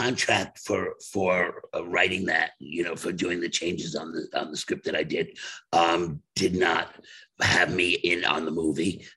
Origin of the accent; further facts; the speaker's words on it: England, United Kingdom; We are the English actors, and we can play heterosexual, but they can't play gay.